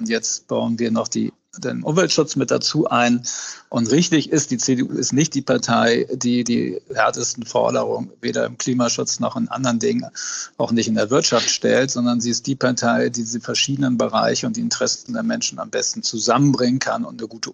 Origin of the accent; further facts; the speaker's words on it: Hamburg, Germany; als Hamburger, das haben wir beide so verstanden, wir sind Abgeordnete unserer Stadt